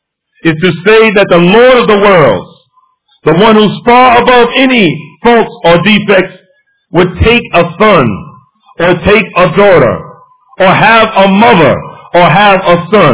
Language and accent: English; New Jersey, United States; growing up in Baxter Terrace Projects, that the person who lived next door to me in the 60s, where I grew up there